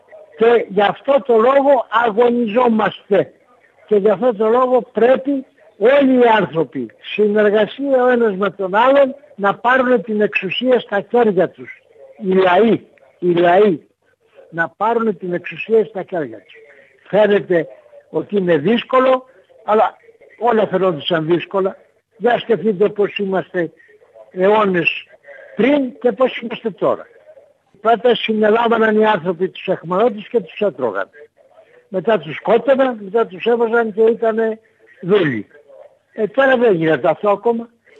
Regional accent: South Aegean, Greece; πολλοί Αυστραλοί έρχονται και στο χωριό μου και το βλέπουνε

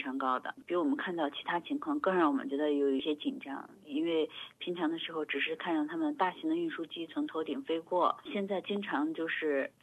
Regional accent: China; now in Germany; 我觉得作为中国人真的是天生的

